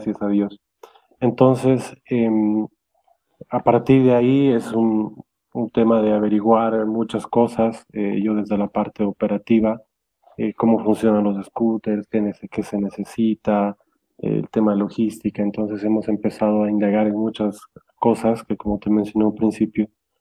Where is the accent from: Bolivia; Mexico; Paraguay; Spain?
Bolivia; Cochabamba; prejuicios que nosotros mismos como bolivianos y cochabambinos nos hacemos